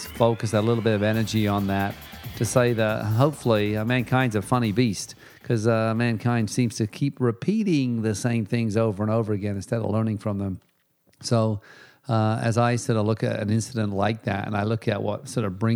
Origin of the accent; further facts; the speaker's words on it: England, United Kingdom; you know, I grew up in England